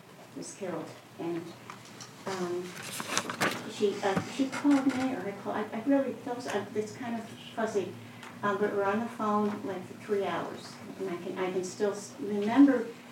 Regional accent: New York, United States; Yeah, I was born in Brooklyn and then grew up on Long Island.

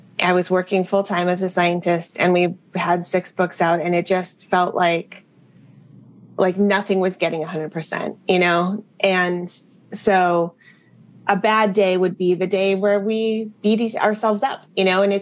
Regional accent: Berkeley, California, United States; I grew up in Berkeley, and they were UC Berkeley alums

